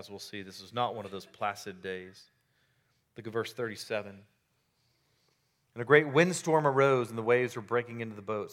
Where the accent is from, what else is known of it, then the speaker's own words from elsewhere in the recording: Baytown, Texas, United States; I remember growing up in Baytown and just waiting out Category 1 hurricanes.